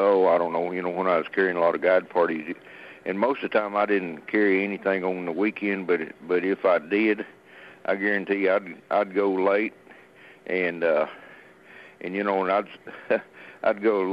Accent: New Mexico, United States; Kind of one of them, where I was raised there in New Mexico, might be one of them kind of a learning curve.

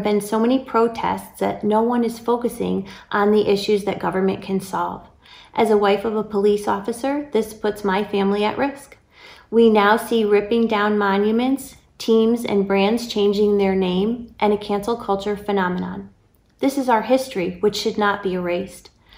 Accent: Connecticut, United States; from Connecticut.

